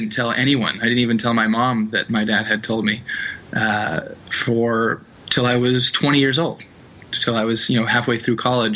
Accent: San Diego, California, United States; So I lived with my mom. I grew up in San Diego. My dad lived in San Diego till I was 5.

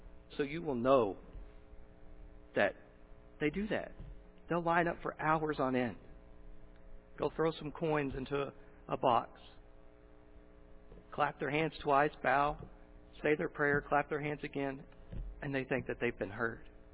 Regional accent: Dallas, Texas, United States; I grew up in Dallas and I grew up in a rough neighborhood

